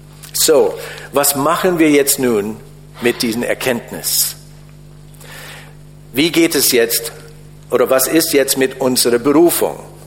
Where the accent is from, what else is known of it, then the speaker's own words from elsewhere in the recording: United States; first language English; German is a second language; okay, ich bin halt Ami und das ist meine Muttersprache